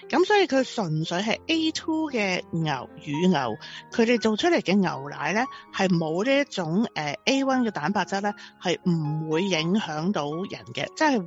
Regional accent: China; 好似我哋中國人講嘅，就話太過毒啦，唔食得

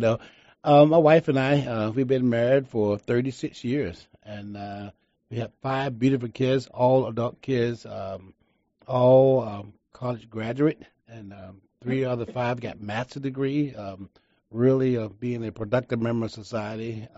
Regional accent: the South, United States; growing up in the South in a very segregated school system and in the state, it was tough during that time.

